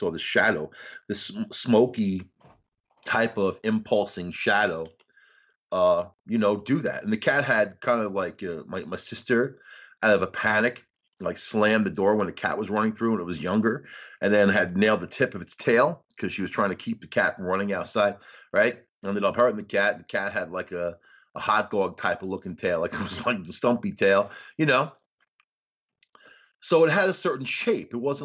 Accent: Long Island, New York, United States; I made friends with them right away because I was from Long Island, you know.

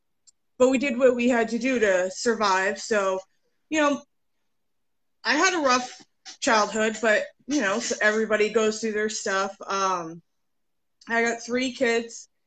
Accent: New Hampshire, United States; also born or lived in Mississippi; Well, I've been born and raised in New Hampshire. I did live down in Mississippi for a little bit. I have a big family. I have 16 siblings

